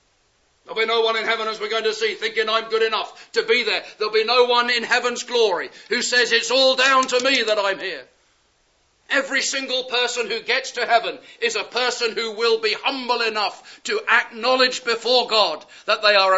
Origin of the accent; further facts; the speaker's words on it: Eastbourne, South East England, United Kingdom; if you were to come to my hometown and stand on the seafront in the summer, just at a certain part, you'd see them playing bowls. Bless them. Some of them can hardly bend over to bowl the bowl. But there they are, all the pensioners in Eastbourne.